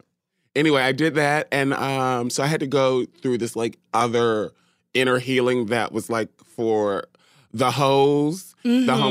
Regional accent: Long Island, New York, United States; moved away; also born or lived in Virginia / Kansas City; I grew up in Long Island, New York. And then I moved to Virginia in 2000. Yeah, in 2000.

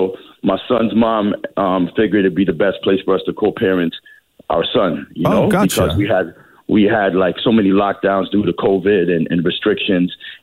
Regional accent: Toronto, Ontario, Canada; I live in New Brunswick now, and the Junos are in Nova Scotia. You can't forget where you came from, man. I'm from Toronto.

